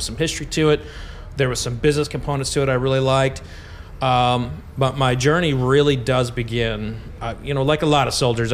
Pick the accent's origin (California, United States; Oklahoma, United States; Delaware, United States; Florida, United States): Oklahoma, United States; I'm originally from Oklahoma.